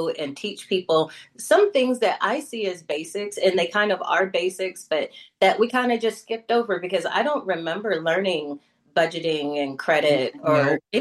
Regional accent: Midwest, United States; And I'm from the Midwest, so I grew up on casseroles. I can make a casserole out of anything.

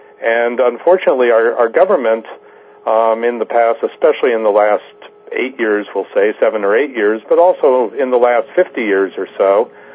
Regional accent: East Coast, United States; moved away as an adult; now in Arcata, United States; I grew up on the East Coast and migrated out here to the West Coast in the 60s of all times.

